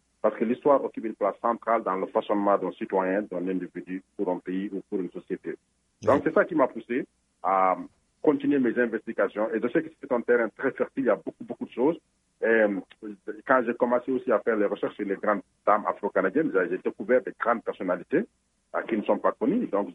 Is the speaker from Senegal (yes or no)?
yes; Senegal; moved away as an adult; je suis originaire du Sénégal. C'est là où j'ai commencé mes études élémentaires, secondaires, mais même mes deux, trois premières années d'université. Ensuite, je suis allé faire mes études en France.